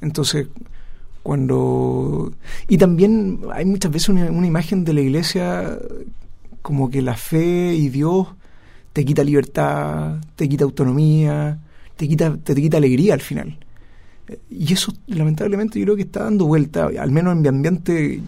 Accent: Iquique, Tarapacá, Chile; also born or lived in Concepción; yo soy de Iquique, salí del colegio de Iquique y me fui a estudiar a Concepción.

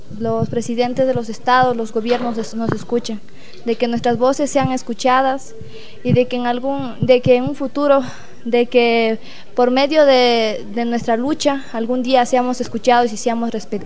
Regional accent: Arajuno, Pastaza, Ecuador; estudio en mi país, Ecuador, en la provincia de Pastaza, en el cantón Arajuna, en un colegio intercultural bilingüe. El colegio se llama Colegio Técnico Intercultural Bilingüe de Arajuna.

